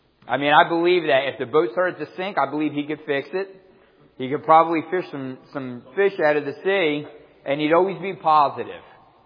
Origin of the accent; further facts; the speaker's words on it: Aston, Pennsylvania, United States; I was born and raised just outside of Philly, about 7 miles south. I grew up in a suburb of Philly called Aston